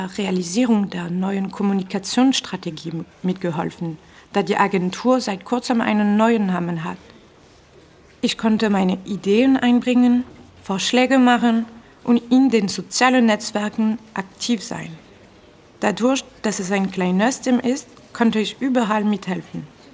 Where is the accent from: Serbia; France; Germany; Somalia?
France; Auvergne-Rhône-Alpes; German is a second language; Ich komme aus dem Departement Drôme, südöstlich von Lyon. In der 6. Klasse habe ich begonnen, Deutsch zu lernen.